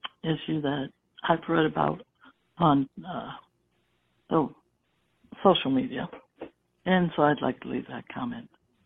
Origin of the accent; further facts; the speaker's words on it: United States; As an American, I'd love to have my voice heard.